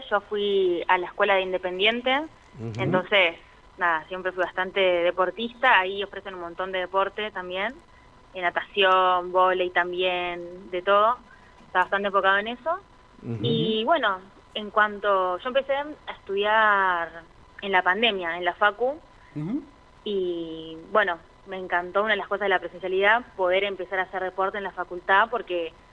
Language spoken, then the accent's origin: Spanish; Avellaneda, Buenos Aires Province, Argentina; accent: Avellaneda Spanish; yo hablo español, avellanediense. Sí. No, hablo español, hablo inglés, tipo fluido también como español. Hablo portugués porque mi papá es brasilero.